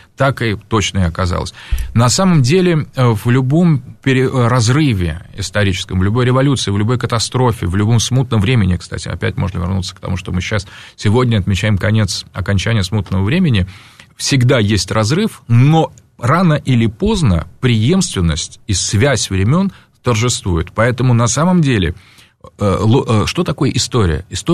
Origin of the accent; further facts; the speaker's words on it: Moscow, Russia; я, кстати, там вырос на Войковской